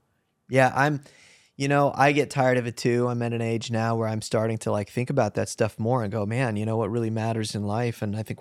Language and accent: English; California, United States; My whole life, I was raised in California, so my brothers and a lot of my family and aunts and uncles and stuff ended up moving to Oregon because it was close to California